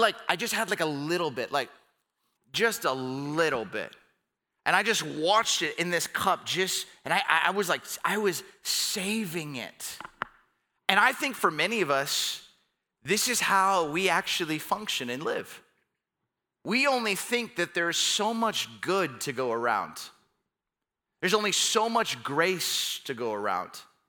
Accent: Camarillo, California, United States; When I was a kid, I went to this restaurant in my hometown, Camarillo, California.

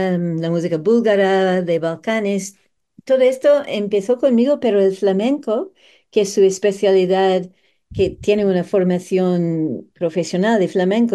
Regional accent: Canada; Pero aparte de eso, como etnomusicóloga canadiense, también siempre he tenido mucha relación con ellos.

